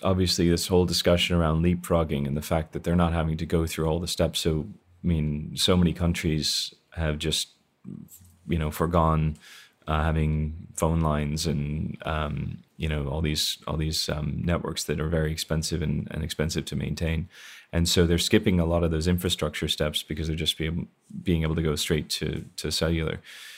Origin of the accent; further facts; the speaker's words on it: Ireland; we're originally from Ireland